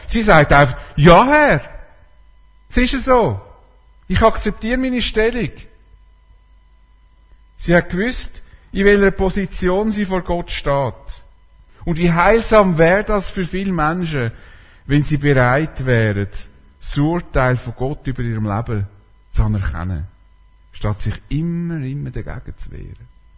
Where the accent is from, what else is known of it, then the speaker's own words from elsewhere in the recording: Switzerland; Als Schweizer sind wir so auf Konsens trimmt.